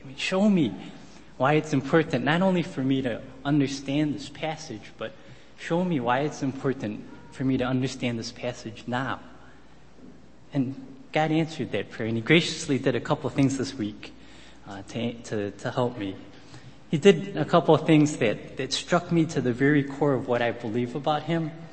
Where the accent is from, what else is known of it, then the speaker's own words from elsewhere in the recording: Texas, United States; I'm from Texas. I came from Texas, so something good can come out of Texas.